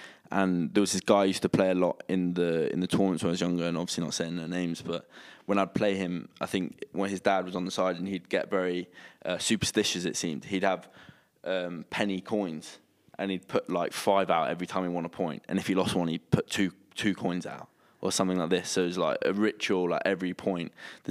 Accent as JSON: {"language": "English", "town": "Sutton", "region": "London", "country": "United Kingdom", "tie": "born there", "said": "I was born in Sutton."}